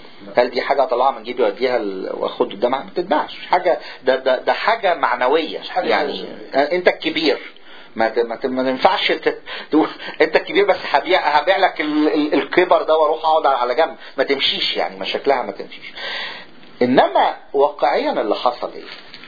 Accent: Upper Egypt, Egypt; الفكرة دي لسه موجودة لغاية دلوقتي عندنا في الصعيد في مصر

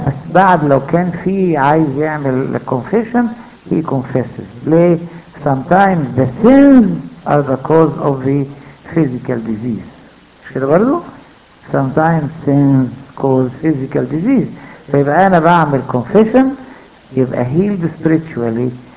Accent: Upper Egypt, Egypt; ساعات بيحصل ايه بقى حصلت عندنا في الصعيد

